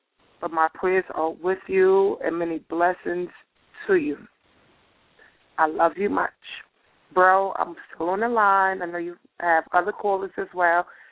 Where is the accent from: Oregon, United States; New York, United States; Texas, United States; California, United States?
New York, United States; Brooklyn; And I'm from Brooklyn, so that tells you.